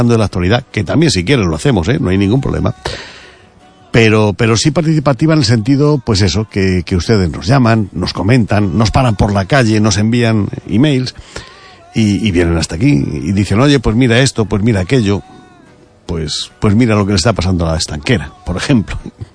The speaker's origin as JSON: {"language": "Spanish", "region": "Galicia", "country": "Spain", "said": "Caray, somos españoles, somos gallegos."}